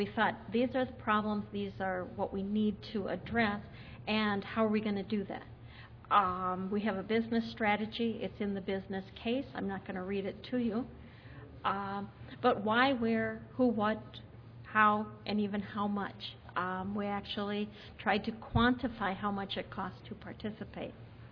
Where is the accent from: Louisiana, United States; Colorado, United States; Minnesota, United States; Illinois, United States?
Minnesota, United States; I'm from Minnesota. This is probably as warmly as I can dress when I have to come down to Atlanta.